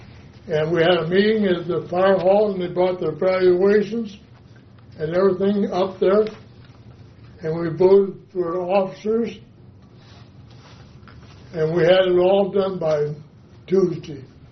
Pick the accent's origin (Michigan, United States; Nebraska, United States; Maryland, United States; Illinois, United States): Nebraska, United States; Emerson; And I was raised in Emerson, which most of you guys know it.